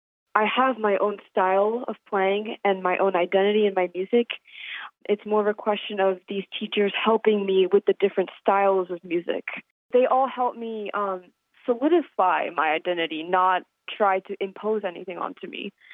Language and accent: English; Washington, District of Columbia, United States; I'm 18 years old, and I'm from Washington, D.C.